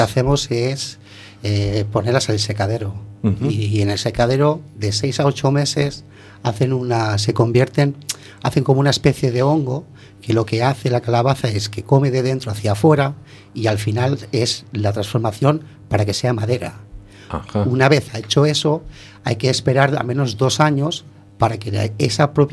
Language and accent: Spanish; Barcelona, Catalonia, Spain; now in A Coruña, Spain; Yo soy de Barcelona, vine aquí